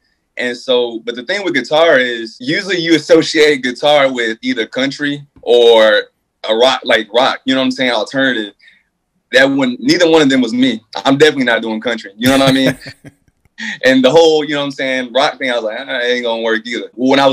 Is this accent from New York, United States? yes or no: no; Texas, United States; So I told you earlier that I'm from Texas, mm-hmm. right? So I grew up on things like Swisher House, like down south